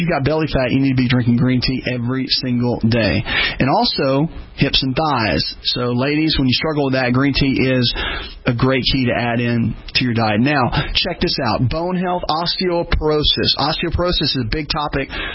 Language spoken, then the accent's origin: English; the South, United States; I'm from the South, so I got to have my tea a little bit sweet, you know.